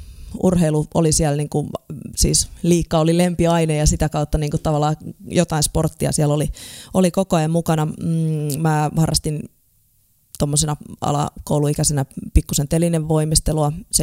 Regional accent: Helsinki, Uusimaa, Finland; also born or lived in Espoo; Mä synnyin Tapiolassa Espoossa ja siitä muutettiin niinkin kauas kuin Lauttasaareen silloin, kun mä olin 5-vuotias, että kouluni on käynyt Lauttasaaressa Helsingissä.

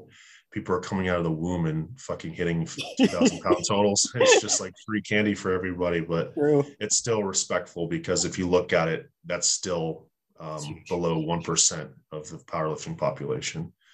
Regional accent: Fort Stewart, Georgia, United States; born there; where I was born in Georgia, Fort Stewart. Okay. And my dad's family lived there. So I lived there for a time

